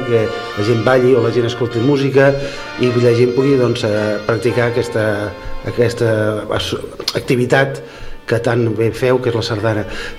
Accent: Sitges, Catalonia, Spain; és part de la nostra identitat com a catalans, com a sitgetans

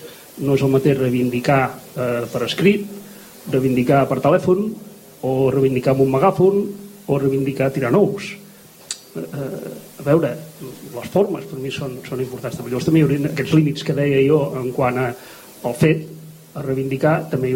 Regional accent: Sitges, Catalonia, Spain; ens considerem, doncs, primer de tot, sitgetans

